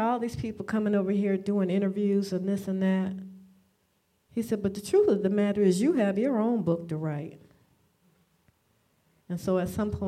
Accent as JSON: {"language": "English", "town": "Detroit", "region": "Michigan", "country": "United States", "said": "I'm from Detroit, and I was playing with him about a dozens game"}